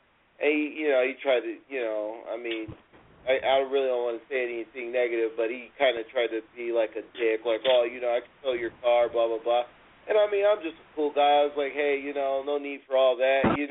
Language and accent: English; United States; clearly, you know, I'm American